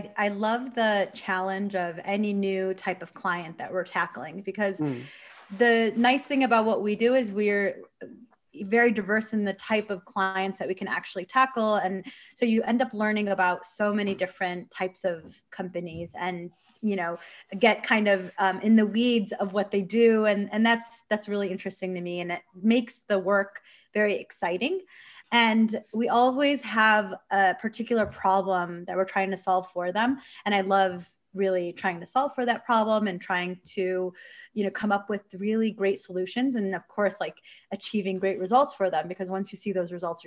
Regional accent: Michigan, United States; Well, I grew up in Michigan. My parents are immigrants from Syria. And, my parents came in the 70s. And so I'm an 80s child that grew up in Michigan.

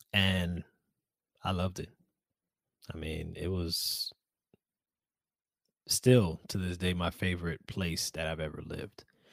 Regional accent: Miami, Florida, United States; I'm from Miami, for those who don't know.

